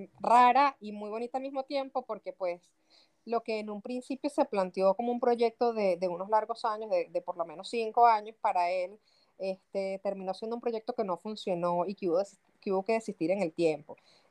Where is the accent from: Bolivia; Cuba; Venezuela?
Venezuela; yo sinceramente considero que soy migrante desde que nací, porque soy hija de migrantes. Crecí en Venezuela siendo hija de padres colombianos, sin embargo, pues toda mi vida la hice en Venezuela